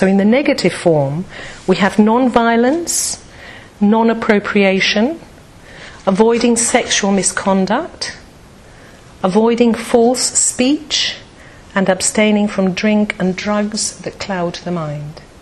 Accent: Venezuela; first language Spanish; English is a second language; And because I'm from Venezuela and I speak Spanish and my family all speak Spanish, Aranya in Spanish is spider.

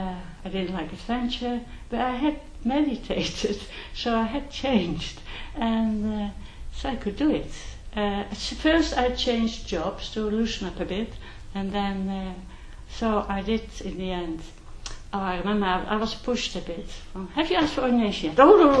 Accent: Netherlands; English is a second language; and I'm from Holland, and we got on very well.

